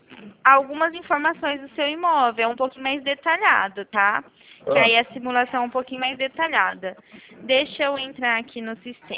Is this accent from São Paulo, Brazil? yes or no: yes; Presidente Prudente, São Paulo, Brazil; também sou aqui de Prudente.